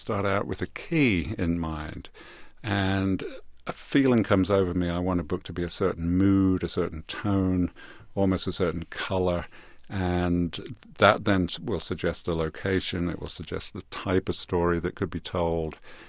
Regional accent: England, United Kingdom; I'm English, but my dad was Irish

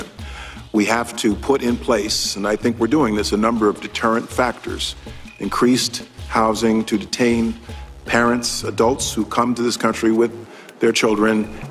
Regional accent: Poughkeepsie, New York, United States; I was born here in New York, lived for the first 6 years in Corona, Queens. … lived around the block.

